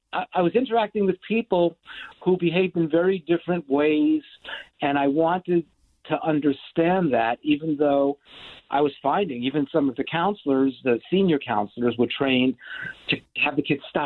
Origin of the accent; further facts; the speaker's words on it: New York City, New York, United States; I was a kid growing up in New York City, in a lower middle class family